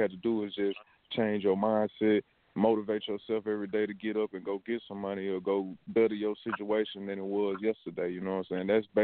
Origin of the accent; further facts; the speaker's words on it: Mississippi, United States; I come from Mississippi, you know what I'm saying. We don't really get a lot of attention where we